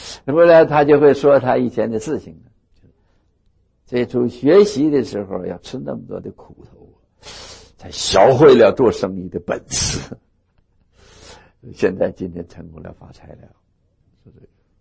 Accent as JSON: {"language": "Chinese", "region": "Northeast China", "country": "China", "said": "我们东北人说的话叫老坛儿"}